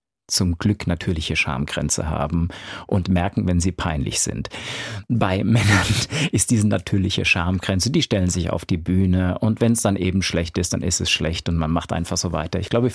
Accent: Erfenbach, Rhineland-Palatinate, Germany; also born or lived in Kaiserslautern; ich bin natürlich in Kaiserslautern geboren, groß geworden in Erfenbach und gelebt habe ich lange Zeit im Ortsteil Lampertsmühle.

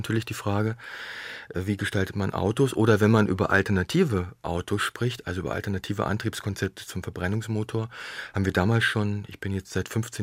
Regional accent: Lower Saxony, Germany; Ich bin auf dem Land groß geworden. Gerade übrigens auch in der VW-Region. Im Niemandsland zwischen Peine, Salzgitter, Braunschweig und Wolfsburg. Rübenwüste eigentlich.

